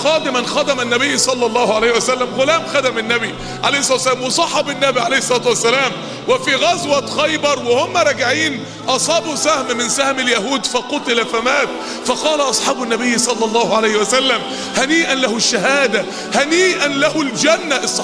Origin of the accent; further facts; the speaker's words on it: Mansoura, Dakahlia, Egypt; كل ما نادي كان مهجور عندنا في المنصورة دخلته كده من أيام